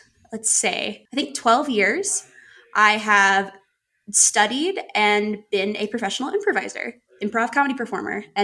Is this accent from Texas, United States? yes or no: no; New York City, New York, United States; now in Colorado, United States; I came originally from New York City, working at Nickelodeon on their games team over there.